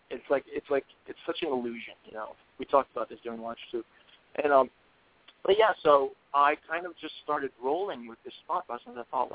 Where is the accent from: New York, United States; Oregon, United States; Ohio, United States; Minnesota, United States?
New York, United States; Edgemont; now in Los Angeles, United States; I moved here about 8 years ago from New York, where I mostly grew up in the suburbs, and I grew up in Westchester County, in a place called Edgemont